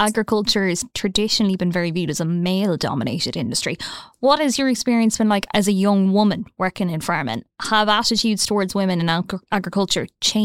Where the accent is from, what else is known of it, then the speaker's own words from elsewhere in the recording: Ireland; As Irish people, we know a lot about farming because it's probably the biggest job in the country.